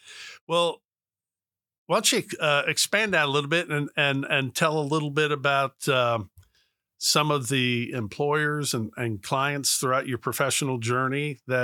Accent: Acton, Massachusetts, United States; also born or lived in Concord; I have actually been up there. I was born in Concord, Massachusetts. Grew up

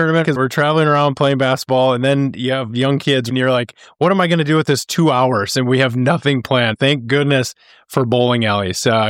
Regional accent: Cannon Falls, Minnesota, United States; We grew up in Cannon Falls, Minnesota.

